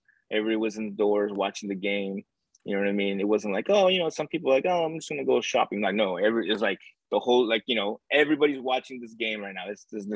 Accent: Sicily, Italy; born there; English is a second language; I was born in Sicily.

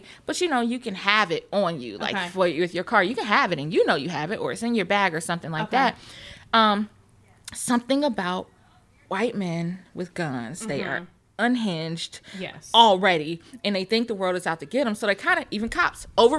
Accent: the South, United States; I am from the South, and the South just has a different level of mindset.

